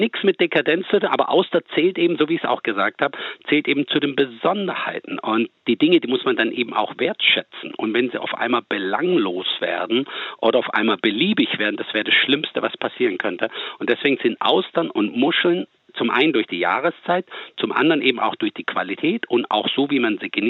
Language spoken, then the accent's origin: German; Baden-Württemberg, Germany; now in Sylt, Germany; Und ich komme aus dem Schwabenland ursprünglich.